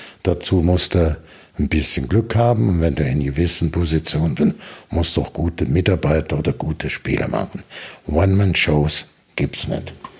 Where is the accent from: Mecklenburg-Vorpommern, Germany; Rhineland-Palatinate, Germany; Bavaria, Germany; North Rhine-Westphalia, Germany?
North Rhine-Westphalia, Germany; Brühl; Und ich bin in Brühl-Grohlwerk groß geworden.